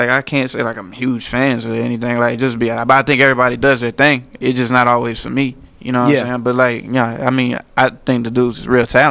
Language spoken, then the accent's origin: English; New Orleans, Louisiana, United States; Yeah, I was in the hood, but I did me. Because I grew up in New Orleans where they kind of allow you to be who you are.